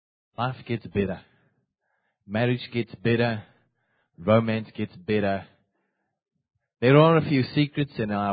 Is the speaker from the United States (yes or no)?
no; Standerton, Mpumalanga, South Africa; For those who don't know me, I'm from Standerton.